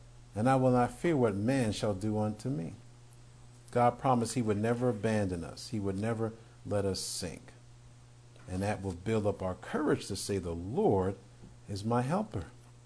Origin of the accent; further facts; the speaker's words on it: New York, United States; When we grew up in New York, we had grapevines, Concord and green grapes, all along the sides of that metal fence.